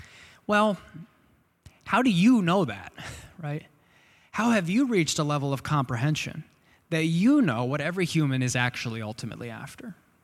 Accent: United States; it's not very difficult, as an American at least, to know how to feel about the Russian invasion of Ukraine, right?

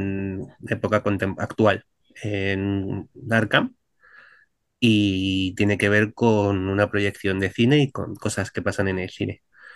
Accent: Alcalá de Henares, Community of Madrid, Spain; Yo soy de Alcalá, vivo aquí

